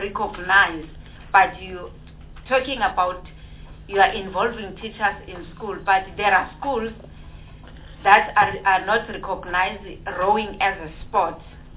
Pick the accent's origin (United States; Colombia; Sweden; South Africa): South Africa; Mpumalanga; At the provincial level, I cannot say they do touch it, the nine provinces, but I'm from Mpumalanga province.